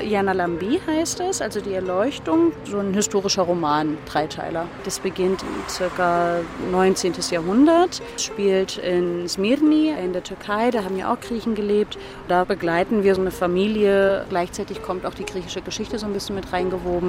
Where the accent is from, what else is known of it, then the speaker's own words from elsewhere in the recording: Cyprus; now in Berlin, Germany; Ich bin auf Zypern aufgewachsen, wohne jetzt seit gut 15 Jahren in Berlin-Schöneberg.